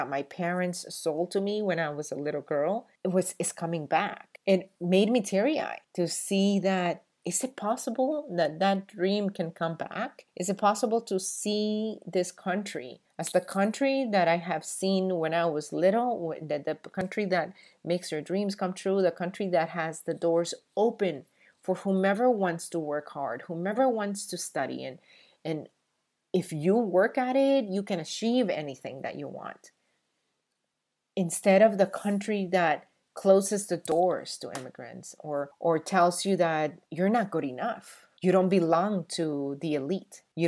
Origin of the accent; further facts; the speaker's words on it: Honduras; also born or lived in New York; now in United States; even though I was born in New York and I am a U.S. citizen, I hurt because my heart belongs to the immigrant. My heart is in Honduras. I was raised there.